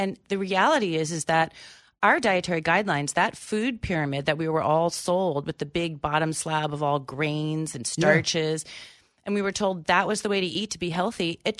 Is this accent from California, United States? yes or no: yes; Berkeley, California, United States; and I grew up in Berkeley, California, so no one knows this better than me.